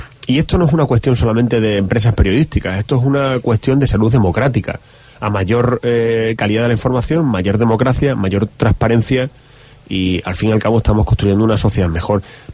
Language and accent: Spanish; Cáceres, Extremadura, Spain; Los cacereños somos muy cacereños y las cacereñas